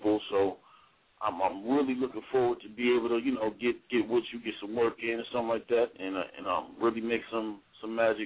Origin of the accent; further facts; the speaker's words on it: Dayton, Ohio, United States; because I'm originally from Dayton, Ohio myself.